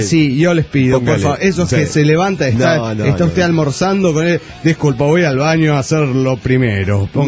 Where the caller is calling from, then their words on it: Salt Lake City, Utah, United States; de Salt Lake City, Utah.